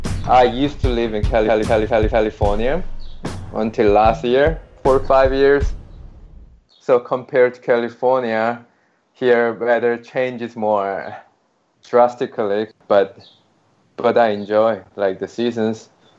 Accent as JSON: {"language": "English", "country": "South Korea", "said": "I'm a postdoctoral researcher at Yale University, but I'm from Korea"}